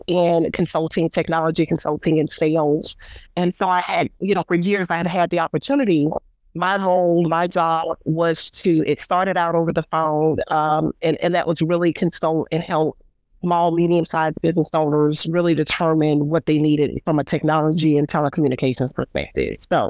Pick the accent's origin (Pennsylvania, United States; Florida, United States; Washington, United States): Florida, United States; Jacksonville; born and raised in Jacksonville, and blue crabs just were not my thing.